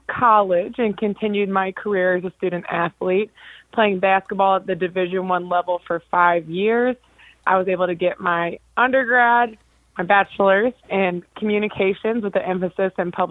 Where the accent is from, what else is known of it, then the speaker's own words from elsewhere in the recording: St. Louis, Missouri, United States; also born or lived in Alton; I was born in Alton, Illinois, but grew up in St. Louis, Missouri my entire life.